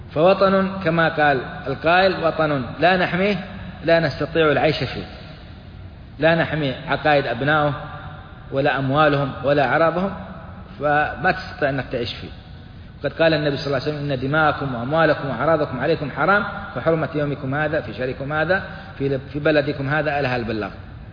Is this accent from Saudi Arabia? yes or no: yes; Saudi Arabia; في بلادنا السعودية